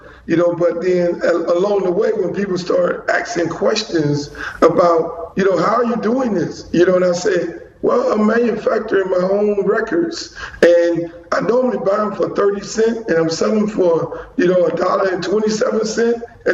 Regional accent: Miami, Florida, United States; You know, I'm from Miami, you know, and the music is from Miami, and we have a lot of Latin influence. We have a Haitian influence. We have Jamaicans, Bahamians.

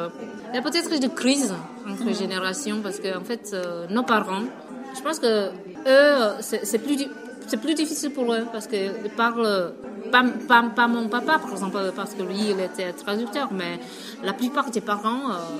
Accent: Vietnam; now in France; je ne me suis pas sentie comme un étrangère en tant que Vietnamienne en France.

